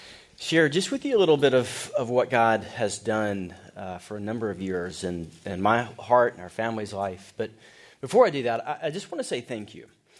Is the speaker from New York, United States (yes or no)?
no; Montgomery, Alabama, United States; I grew up right outside of Montgomery, Alabama. Went to a private Christian school in Montgomery, kindergarten through 12th grade.